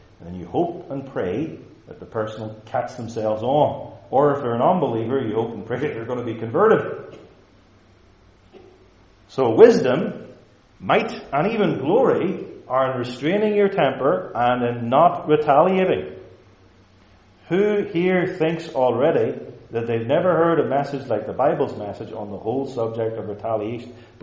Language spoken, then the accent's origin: English; Stewartstown, Northern Ireland, United Kingdom; I'm from Stuartstown, so I can use anybody else's terms too.